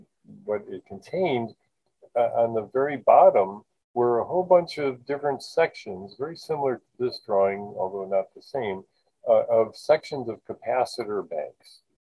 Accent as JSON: {"language": "English", "town": "Buffalo", "region": "New York", "country": "United States", "tie": "born or raised there", "said": "I grew up in Western New York, in Buffalo, New York, actually, and Niagara Falls essentially, you know, was 20 minutes away."}